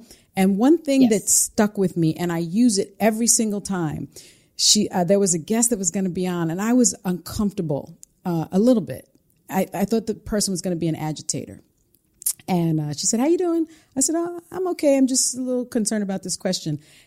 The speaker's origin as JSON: {"language": "English", "town": "Bronx", "region": "New York", "country": "United States", "said": "See, I'm from the Bronx."}